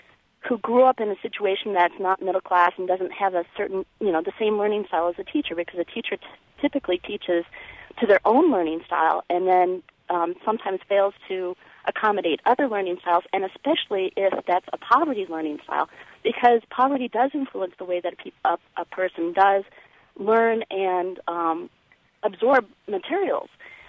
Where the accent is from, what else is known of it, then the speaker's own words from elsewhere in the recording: Champaign, Illinois, United States; I grew up in Champaign and really, really care about the community.